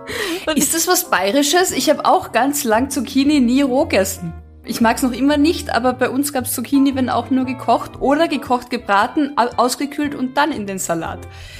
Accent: Germany; moved away; also born or lived in Carinthia, Austria; Ich war ja in Österreich in der Schule, in Kärnten. Aber es war halt klar, irgendwie, ich komme aus Deutschland.

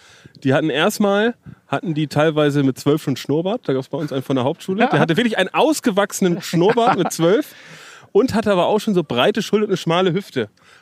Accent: Schleswig-Holstein, Germany; zufällig waren das durch Leute aus Dithmarschen, weil sie reden genau so wie da, wo ich herkomme.

